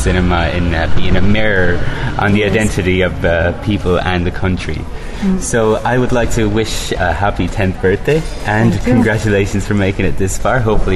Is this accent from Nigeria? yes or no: no; Ireland; I'm from Ireland myself.